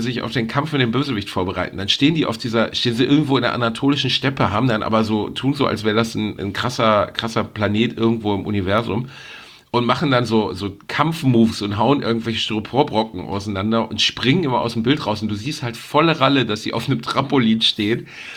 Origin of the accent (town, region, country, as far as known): Gelsenkirchen, North Rhine-Westphalia, Germany; born or raised there